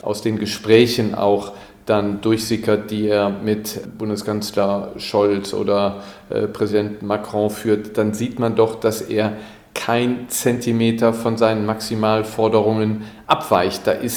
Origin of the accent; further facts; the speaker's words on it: Germany; Also wir sagen als Deutsche oft, also wir waren, nee, das war in erster Linie war das EU